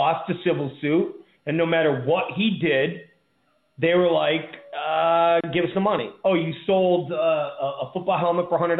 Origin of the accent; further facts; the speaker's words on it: Rochester, New York, United States; I'm from the East Coast. I lived in Rochacha. That's what we called it. That's what we called Rochester. Rochacha. Okay, so I lived in Rochester, and we got a lot of snow